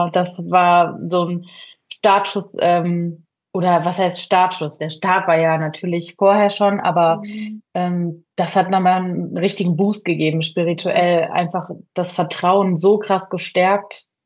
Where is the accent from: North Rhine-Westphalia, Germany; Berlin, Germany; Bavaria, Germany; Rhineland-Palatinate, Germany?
Rhineland-Palatinate, Germany; ich bin 31, habe eine kleine Tochter, ich komme aus dem schönen Westerwald